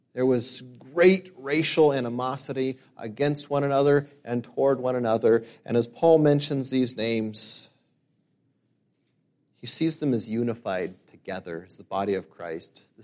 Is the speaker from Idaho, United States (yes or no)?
yes; Boise, Idaho, United States; also born or lived in Meridian; I grew up in Boise and Meridian.